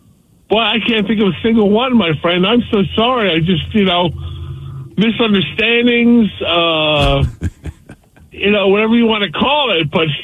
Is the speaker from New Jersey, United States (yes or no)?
yes; New Jersey, United States; moved away as an adult; now in Spokane, United States; I came here from New Jersey, right to Spokane, and I stood out like a sore thumb. That was 1995.